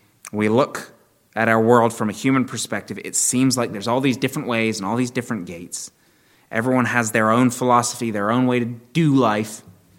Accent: Maryland, United States; I grew up outside of Washington, D.C. I learned to drive on those roads.

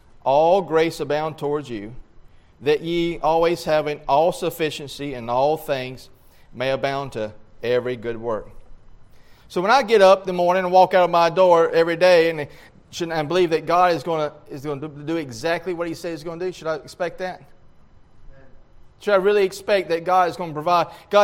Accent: Alabama, United States; Somebody read that for me. I'm from Alabama.

